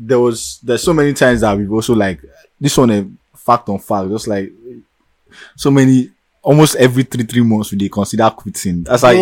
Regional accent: Nigeria; We just want to be real with you guys because we are so Nigerian family, you know.

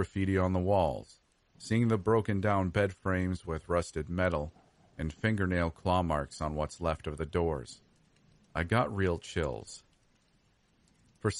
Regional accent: New York, United States; I grew up on Long Island, right outside of the Kings Park Psychiatric Center, home of the legend of Cropsey.

